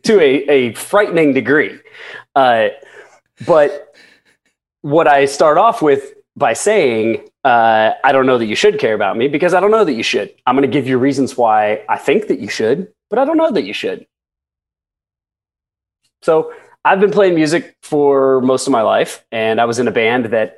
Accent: Indiana, United States; When I was 17, I grew up in Indiana and I got my first tattoo.

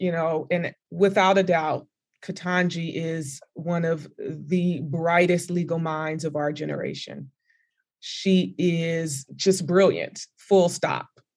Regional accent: California, United States; I'm from California, you're from Miami.

